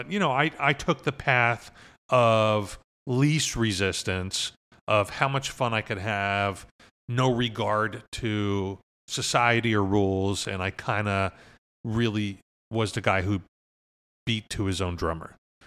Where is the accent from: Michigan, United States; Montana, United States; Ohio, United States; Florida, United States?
Florida, United States; Miami; I grew up in South Florida. I'm a native, okay. Which is weird, right? You don't meet too many Floridians, but I was born in Miami.